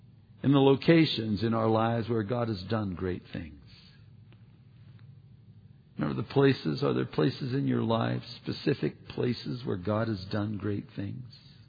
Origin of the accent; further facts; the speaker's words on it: Pennsylvania, United States; now in Riverside, United States; I grew up in Pennsylvania, wanted someplace greener, prayed for someplace greener than Riverside even